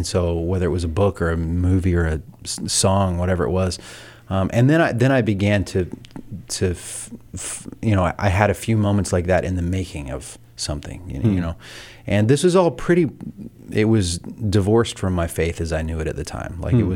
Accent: Southern United States, United States; So I grew up in the South in a small town, one of four kids

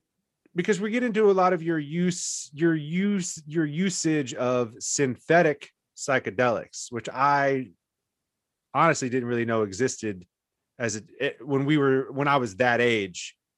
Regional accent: Virginia, United States; Yeah, my hometown in Virginia is it's close to 30,000.

